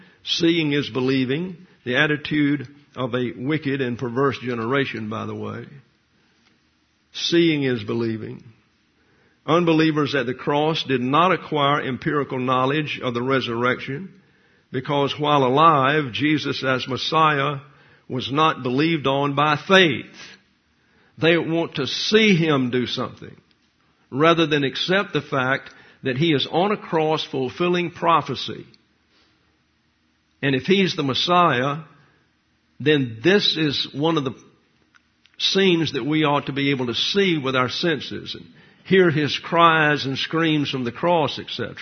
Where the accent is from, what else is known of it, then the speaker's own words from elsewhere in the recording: the South, United States; So I'm from the South, so I don't get all the syllables and that kind of thing.